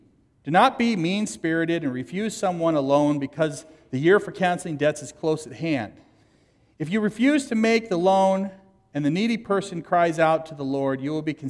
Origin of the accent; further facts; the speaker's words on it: Fresno, California, United States; I grew up in California. Everyone has this like Hollywood kind of image. I grew up in the San Joaquin Valley